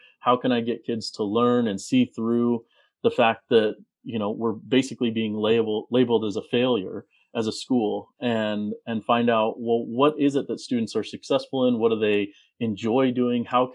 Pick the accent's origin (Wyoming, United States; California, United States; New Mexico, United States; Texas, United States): Wyoming, United States; growing up in Wyoming, and my dad is from Algeria, so you know, he immigrated over in the mid 70s.